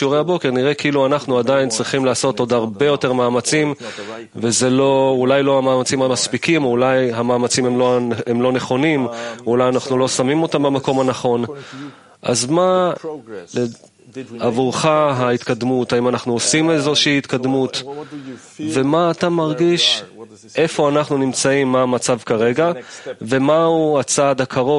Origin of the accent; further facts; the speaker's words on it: Netherlands; אני מהולנד.